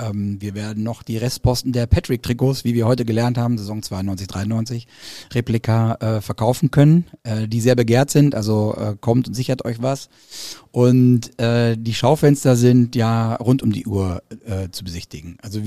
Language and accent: German; Hanover, Lower Saxony, Germany; ich als Hannoveraner